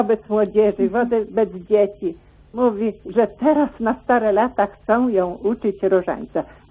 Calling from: Pomeranian Voivodeship, Poland; z Pomorskiego.

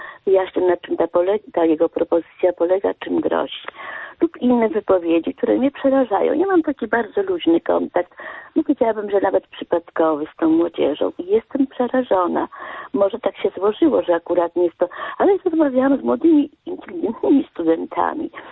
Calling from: Dublin, Leinster, Ireland; z Dublina.

